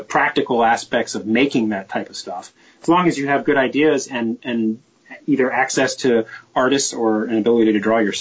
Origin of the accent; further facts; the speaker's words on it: United States; I mean, that's the most bizarre thing I've ever heard of is as an American, you know?